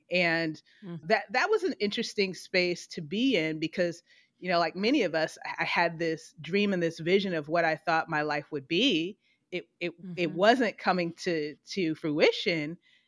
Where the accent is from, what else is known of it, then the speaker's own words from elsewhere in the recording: Richmond, Virginia, United States; I come back to my hometown, Richmond, Virginia.